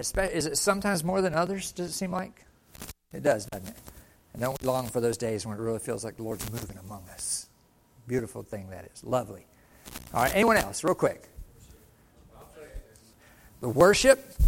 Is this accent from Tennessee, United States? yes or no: no; Harrison, Michigan, United States; Up north in Harrison, I grew up in Harrison, but 20 minutes away was Gladwin, Michigan.